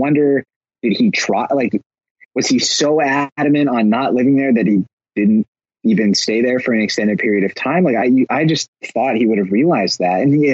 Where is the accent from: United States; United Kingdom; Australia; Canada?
Canada; I'm biased as a Canadian